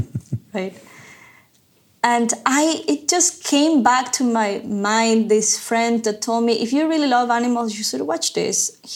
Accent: Ecuador; English is a second language; I mean, I'm from Ecuador, so there's a lot of fish in Ecuador too.

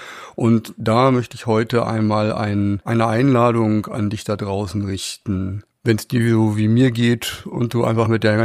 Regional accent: Harz, Germany; ein alter Kumpel von mir aus meinem Heimatort im Harz

